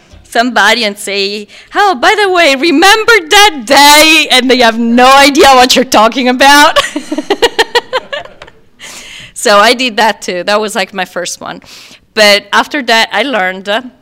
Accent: Rome, Lazio, Italy; I don't know if everybody knows, but I'm from Rome, Italy. And my church was the Vatican. So I had, growing up, I had a resentment

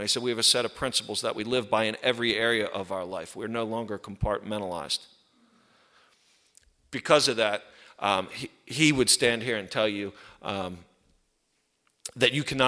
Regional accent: East Coast, United States; I'm from the East Coast, I had allergies.

